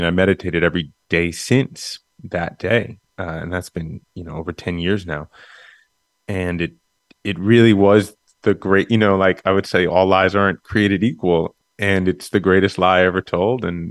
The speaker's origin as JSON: {"language": "English", "town": "Queens", "region": "New York", "country": "United States", "tie": "born or raised there", "said": "You know, I grew up in Queens, this crazy melting pot."}